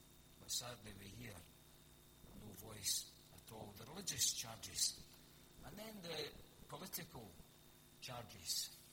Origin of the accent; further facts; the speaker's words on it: Hamilton, Scotland, United Kingdom; I'm a Lanarkshire boy, born and bred. I was brought up in Hamilton